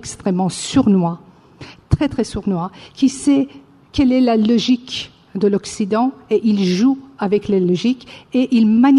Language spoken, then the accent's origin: French; France; moi, en tant que Française